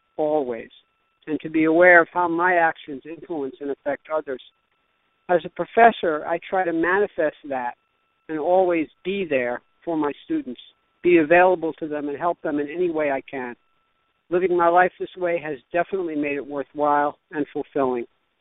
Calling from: Bradford, Massachusetts, United States; I'm calling from Bradford, Massachusetts.

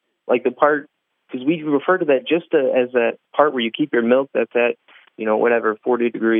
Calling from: Valparaiso, Indiana, United States; I'm calling from Valparaiso, Indiana.

